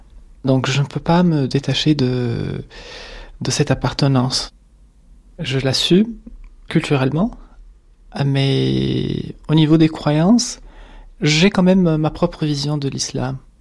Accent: Tunisia; moved away as an adult; now in Paris, France; j'ai 39 ans. Actuellement, j'habite à Paris depuis 9 mois et je viens de la Tunisie.

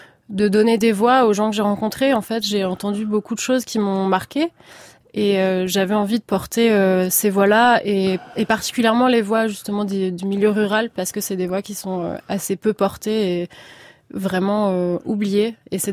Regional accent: France

